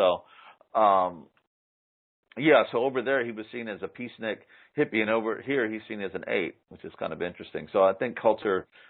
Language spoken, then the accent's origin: English; Utah, United States; you know, we come from Utah, and it's very, especially in the county we live in, it's very Mormon dominated.